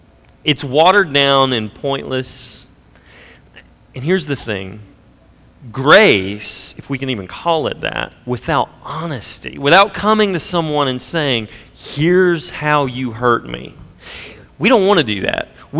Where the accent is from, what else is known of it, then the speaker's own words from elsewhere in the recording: the South, United States; I'm from the South. In fact, the denomination that I became a believer in and really grew in my faith in was historically a strong part of supporting slavery.